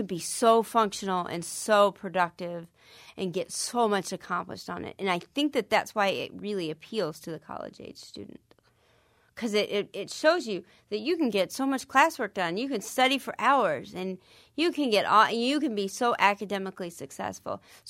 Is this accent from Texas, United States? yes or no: yes; Texas, United States; I'm taking it kind of back to my home state. So this is the 360 about it all, because now I'm really taking it back to where I'm from.